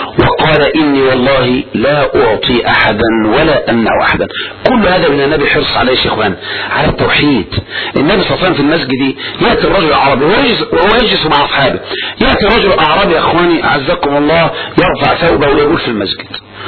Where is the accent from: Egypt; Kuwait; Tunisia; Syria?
Egypt; Tanta, Gharbia; عندنا في طنطا قدم النبي